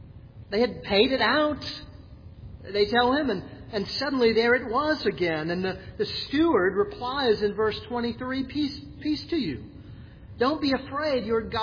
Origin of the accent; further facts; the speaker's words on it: New Jersey, United States; The New York Yankees and the New York Mets, that was a big one in our family growing up in New Jersey.